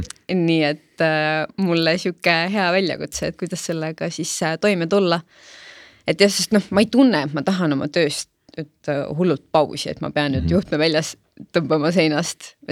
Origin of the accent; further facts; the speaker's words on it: Saue, Harju County, Estonia; Mu piirkond ongi mu kodukant, Laagri ja Saue.